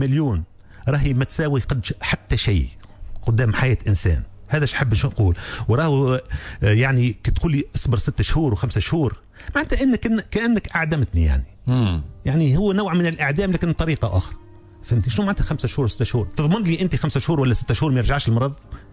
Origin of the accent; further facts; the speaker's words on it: Tunisia; now in United Kingdom; أنا تونسي